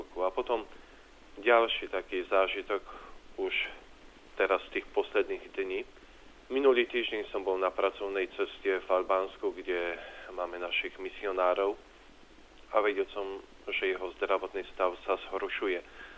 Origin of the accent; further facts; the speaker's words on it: Poland; moved away as an adult; now in Slovakia; Potom ako v 93. roku v auguste prišiel som na Slovensko z Polska.